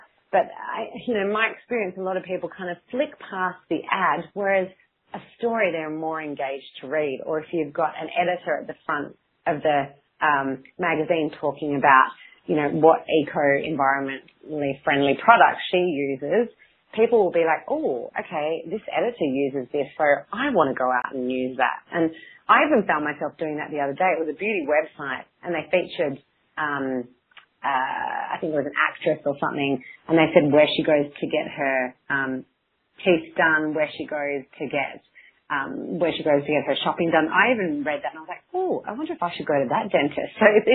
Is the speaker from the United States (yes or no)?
no; Australia; accent: Australian; I'll actually turn up my Australian accent and play a little bit dumb and say, hey, I'm calling from Australia